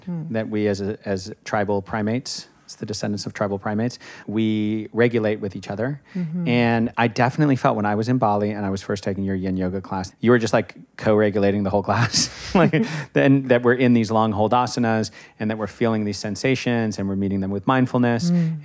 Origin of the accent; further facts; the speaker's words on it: United States; especially as an American, where we have a very individualistic culture